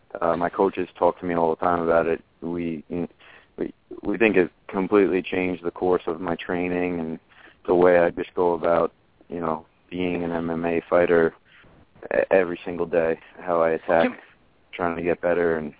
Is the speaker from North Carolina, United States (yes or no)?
no; Islip, New York, United States; now in Bay Shore, United States; I'm about middle of the island. I'm in western Suffolk. I'm living in Bayshore right now, but I'm from Islip, which is basically just a stone's throw away from where I am here. So I haven't gone too far.